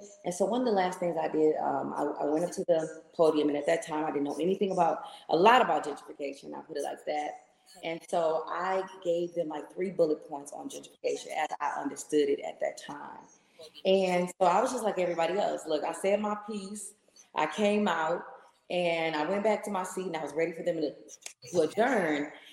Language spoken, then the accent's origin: English; Muskegon, Michigan, United States; also born or lived in Kalamazoo; born and raised in Muskegon.